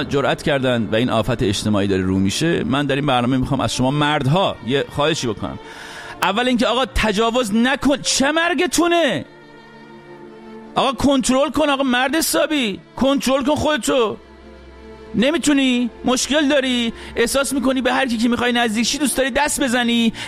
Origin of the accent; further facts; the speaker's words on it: Iran; بنده به عنوان یک ایرانی